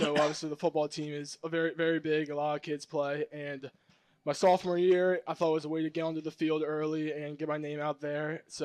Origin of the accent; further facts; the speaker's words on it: Yardley, Pennsylvania, United States; And I grew up in Bucks County my whole life and most recently Yardley, live there right now.